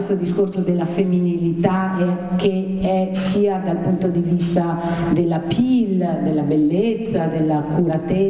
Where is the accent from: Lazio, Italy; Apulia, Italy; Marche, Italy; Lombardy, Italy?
Marche, Italy; accent: Ancona; now in Venice, Italy; Io ho molto modificato la mia pronuncia centro-italiana anconetana per sentirmi bene a Venezia